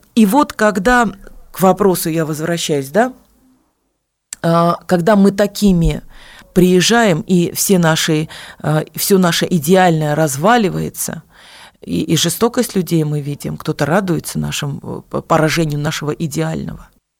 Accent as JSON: {"language": "Russian", "region": "Yerevan", "country": "Armenia", "second_language": "Russian", "moved": "yes", "lives_now": "Russia", "said": "я вот когда из Армении приехала сюда, в Россию, о плохом прошлом не любят вспоминать, но плохое прошлое – это есть ты сам. Потому что любое прошлое нас сотворяет такими, какими мы являемся сегодня. Это блокадный Ереван"}